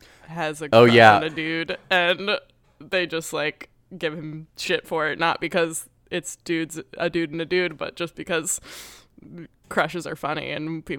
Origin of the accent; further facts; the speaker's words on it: England, United Kingdom; Not that I'm not an English person, but she's a real English person.